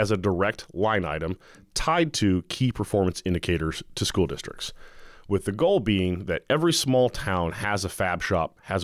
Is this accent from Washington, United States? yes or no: no; Anchor Point, Alaska, United States; also born or lived in Homer; born and raised in Alaska. I was born in Homer. I grew up in Anchor Point, so... Little coastal community, we joke that Anchor Point's a village on the road system.